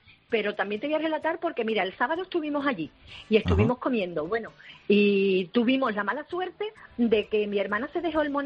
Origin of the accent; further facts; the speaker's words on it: Jerez de la Frontera, Andalusia, Spain; Sí, soy de Jerez.